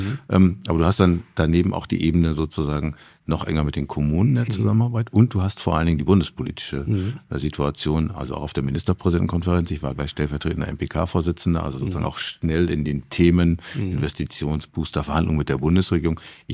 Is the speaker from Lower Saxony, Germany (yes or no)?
yes; Wilhelmshaven, Lower Saxony, Germany; Ja, also nun bin ich in Wilhelmshaven geboren und auch mal aufgewachsen, habe dann auch da wieder gelebt. Das schafft eine enge Verbindung mit Küste. Also ich bin einfach ein Küsten- und Hafenmensch.